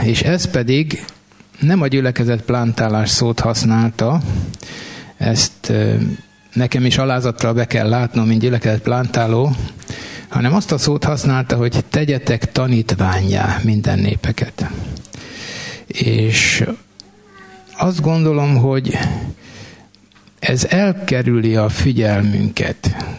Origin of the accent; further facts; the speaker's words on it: Békés, Hungary; Egy városból származtunk, én is békési vagyok. A szüleim mind a két oldalról